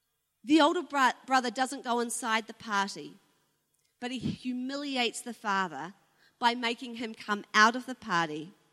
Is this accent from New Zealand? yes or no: yes; New Zealand; with our lens of being a New Zealander, living in New Zealand, living in a farming nation